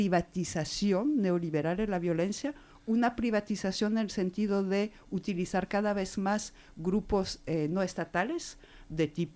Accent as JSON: {"language": "Spanish", "country": "France", "said": "Bueno, yo como francesa me parece importante decirlo"}